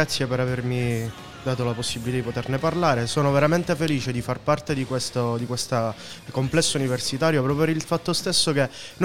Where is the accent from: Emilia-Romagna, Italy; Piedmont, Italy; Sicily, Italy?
Sicily, Italy; io vengo dalla Sicilia, abituato alla mamma, abituato a un sacco di cose, mi sono trovato da solo a dover fare tutto.